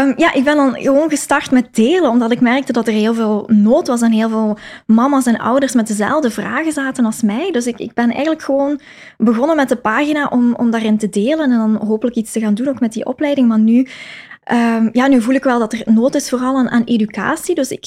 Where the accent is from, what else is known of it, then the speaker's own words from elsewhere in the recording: Belgium; now in Netherlands; Ik ben afkomstig van België, maar ik woon wel in Nederland, in Nederlands Limburg.